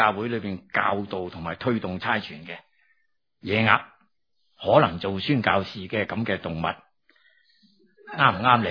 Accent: Hong Kong; 我实际上是香港仔嚟㗎。虽然我咁大年纪我在香港出世㗎

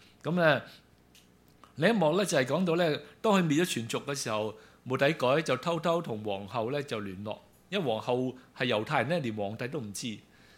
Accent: Chaozhou, Guangdong, China; 因為我係潮州人嘅

